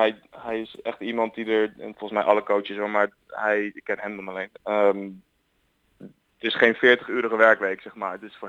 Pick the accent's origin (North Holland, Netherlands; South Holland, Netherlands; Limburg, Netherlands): North Holland, Netherlands; Amsterdam; born there; also born or lived in Nieuwegein; Ik ben geboren in Amsterdam. Toen een hele tijd in Nieuwegein gewoond en nu gelukkig weer terug. Amsterdam heeft zeker een grote plek in mijn hart.